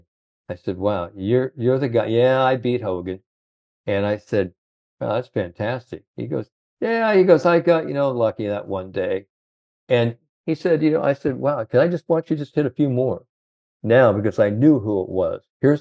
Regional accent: Indiana, United States; I said, " … " I said, "I'm from Indiana."

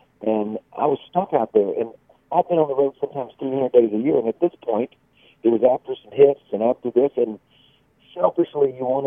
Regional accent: Mississippi, United States; also born or lived in Franklin, United States; Right. 20 years in Nashville, living in Franklin, Tennessee. And moved our kids. We did the backwards clampets thing and went back home to the Mississippi Delta.

